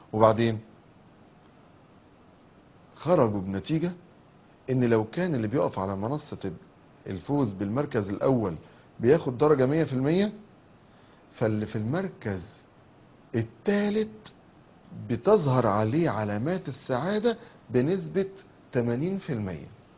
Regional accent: Egypt; احنا عندنا في مصر

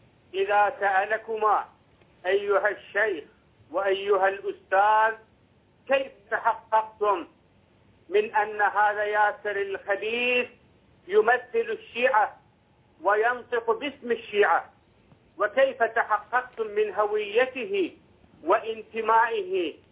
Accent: Iraq; أنا من العراق.

